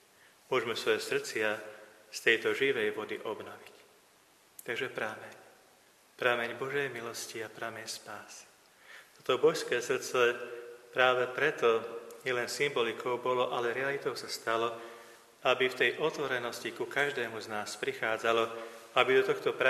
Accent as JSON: {"language": "Slovak", "town": "Skalica", "region": "Trnava Region", "country": "Slovakia", "tie": "born there", "said": "Veľmi rád v mojom rodisku tam skalici bývali vždy procesia"}